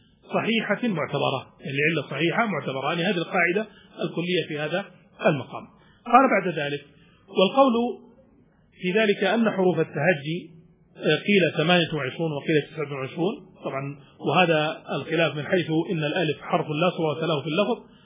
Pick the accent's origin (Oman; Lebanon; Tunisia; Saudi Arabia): Saudi Arabia; في تحقيق عندنا في السعودية وفي تحقيق في مصر